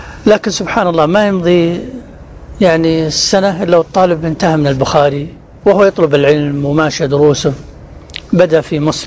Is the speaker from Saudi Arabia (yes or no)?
yes; Mecca, Makkah Province, Saudi Arabia; أنا من مكة